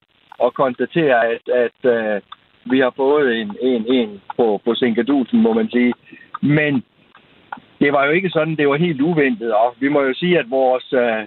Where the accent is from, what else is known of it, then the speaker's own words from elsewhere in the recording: Central Denmark Region, Denmark; Der, hvor jeg kommer fra i Vestjyllands Storkreds, der går vi 2 mandater tilbage.